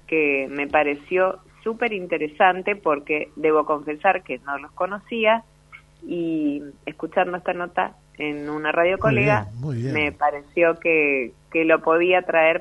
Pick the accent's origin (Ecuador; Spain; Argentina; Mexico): Argentina; todos los argentinos me parecen muy solidarios